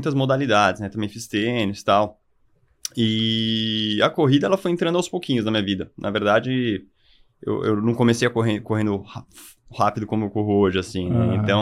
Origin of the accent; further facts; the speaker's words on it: Bugaçu, São Paulo, Brazil; Eu nasci em São Paulo, mas eu cresci em Bugaçu, que é aqui próximo de São Paulo, né? Uma horinha.